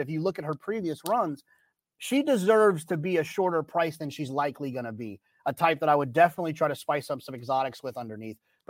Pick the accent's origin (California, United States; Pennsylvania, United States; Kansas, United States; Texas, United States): Texas, United States; Anyways, I think it's probably growing up in Texas, but these recent trips to Italy have kind of brought the Lemon back a little bit for me.